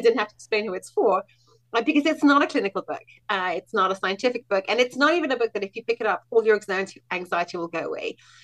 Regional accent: United Kingdom; moved away as an adult; now in Israel; So, as you can possibly hear, I'm from the UK originally. I'm told that my accent's become much more Americanized over the years, but I can talk like this and then I'll really impress your audience.

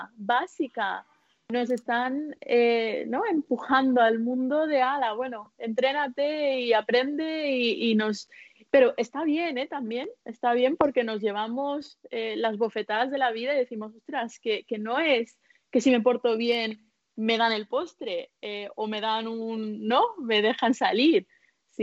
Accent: India; Yo vengo de la India, o sea, ya ni os cuento, ¿no?

